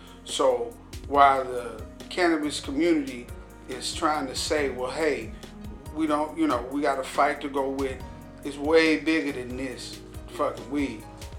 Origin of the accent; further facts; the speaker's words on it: the South, United States; I'm from the South, so I listen to it.